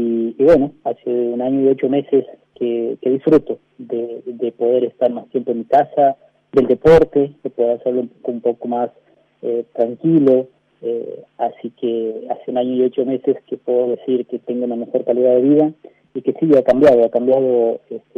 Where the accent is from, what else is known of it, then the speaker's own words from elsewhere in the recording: Santiago del Estero, Argentina; soy de Santiago del Estero.